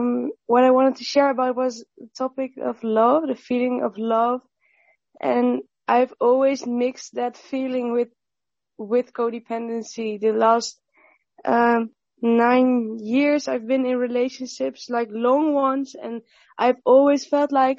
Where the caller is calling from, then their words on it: Netherlands; I'm calling from Holland, so it's about 3 a.m. here.